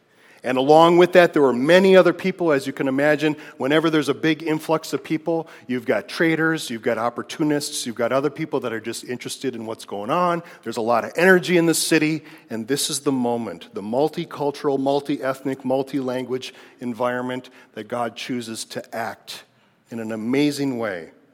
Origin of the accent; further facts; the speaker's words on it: Midwest, United States; Clearly, see, I grew up in the Midwest where we actually have tornadoes and windstorms